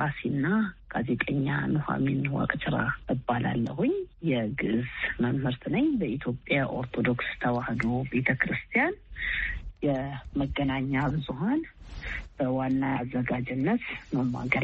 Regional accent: Addis Ababa, Ethiopia; ተወልጄ የሚያደግኩት በአዲስ አበባ ልዩ ስሙ አማኑኤል ካቴድራል ቤተክርስቲያን አካባቢ ነው

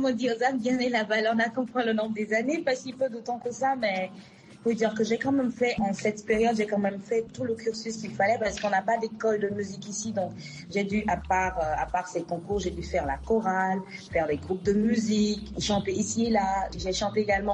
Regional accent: Covè, Zou, Benin; born there; je suis né à Kové, une belle ville du sud-centre au Bénin, voilà, en 1984, pour être plus précis.

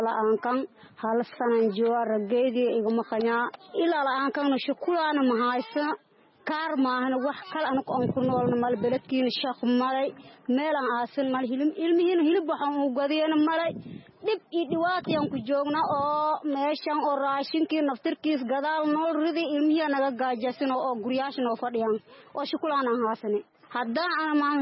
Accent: Bu'aale, Middle Juba, Somalia; Waxaan ka imaaday degmada Buwaal Cagteedo

